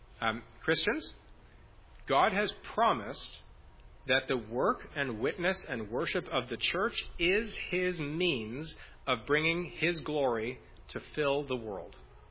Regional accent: Canada

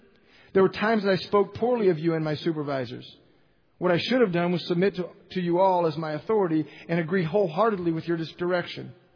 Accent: Milwaukee, Wisconsin, United States; I grew up in Milwaukee, did pretty well in school.

